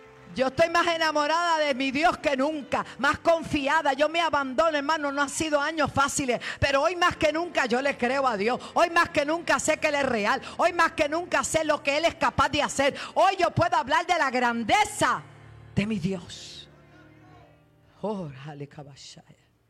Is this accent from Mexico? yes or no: no; Puerto Rico; Yo me siento segura cuando llego a mi tierra.